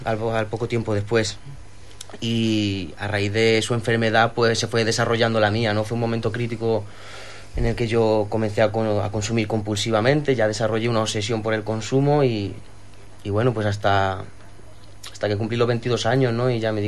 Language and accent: Spanish; Madrid, Community of Madrid, Spain; Yo que vengo de Madrid, pues hemos tenido esos ratitos de playa